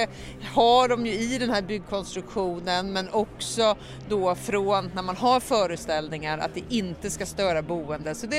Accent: Stockholm, Stockholm County, Sweden; Det är fantastiskt som stockholmare

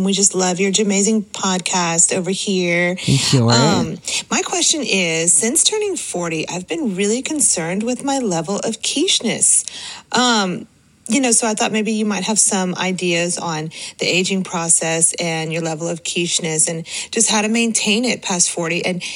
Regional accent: United States; I'm from America.

